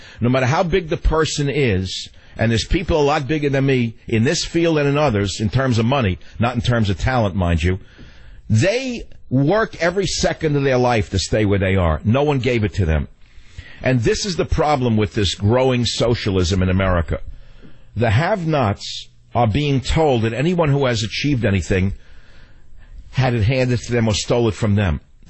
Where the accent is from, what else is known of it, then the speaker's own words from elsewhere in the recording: New York, United States; moved away; because I come from New York. And although I left New York in 1967 or 68, I knew the type.